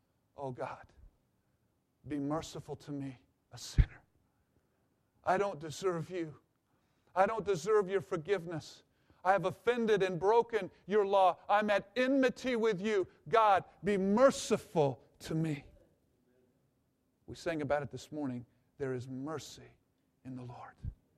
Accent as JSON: {"language": "English", "town": "Kansas City", "region": "Missouri", "country": "United States", "tie": "born there", "said": "And as I'm back here in the Midwest, and listen, I was born here in the Kansas City area"}